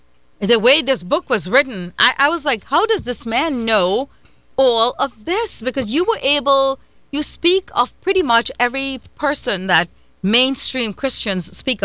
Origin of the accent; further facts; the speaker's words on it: Trinidad & Tobago; when I was growing up in Trinidad